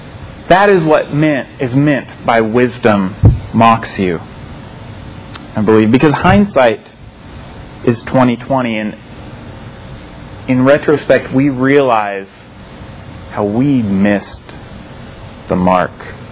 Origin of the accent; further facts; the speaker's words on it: Fort Scott, Kansas, United States; So we had this place I grew up in Fort Scott, Kansas, and we had open lunch in high school